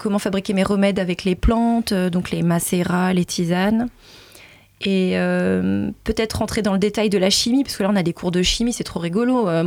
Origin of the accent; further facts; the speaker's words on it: Centre-Val de Loire, France; Moi, je viens du Loir-et-Cher, d'une petite ville à côté de Blois. Et certes, on avait un jardin avec mes frères. On s'amusait, on se roulait dans l'herbe, etc. Mais je suis quand même assez urbaine à la base.